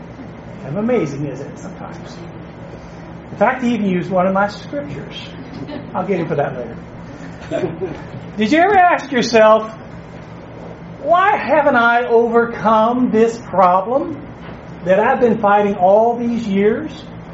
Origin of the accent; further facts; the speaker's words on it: Indiana, United States; moved away; also born or lived in Louisville, Kentucky; We are from East Texas, originally from Indiana. Been Louisville, Kentucky was a home church area until we moved to East Texas.